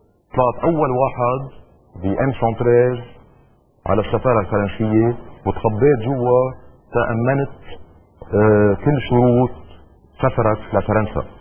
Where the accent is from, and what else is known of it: Lebanon